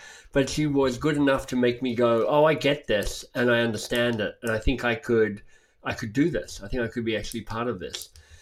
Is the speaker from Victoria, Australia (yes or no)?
no; Canberra, Australian Capital Territory, Australia; it started, honestly, with being a teenager in Canberra, my hometown